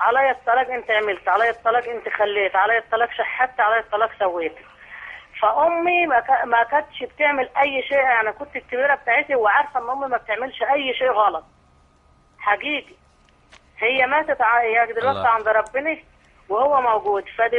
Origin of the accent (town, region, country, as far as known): Egypt